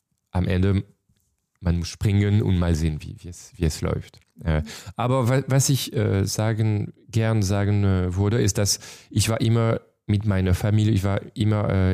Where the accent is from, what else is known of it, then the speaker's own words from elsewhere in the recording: Chambéry, Auvergne-Rhône-Alpes, France; German is a second language; ich komme aus Chambéry in den Alpen, kleine Stadt.